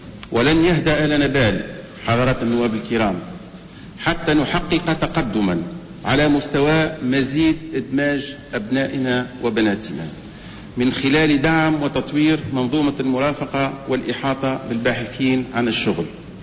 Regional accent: Tunisia; والتي صنعت دوما التحولات الكبرى في بلادنا تونس

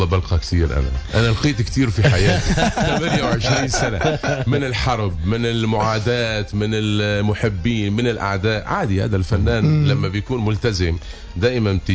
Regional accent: Aleppo, Aleppo Governorate, Syria; أنا بالأخير سوري بتمسني كل قرية كل ضيعة كل شارع كل مدينة كل ناحية السوري ما لازم نكون عنا خصوصية فقط أنه أنا من حلب حلب مدينة عريقة مدينة أقدم مدينة في العالم عمرها 12 ألف سنة

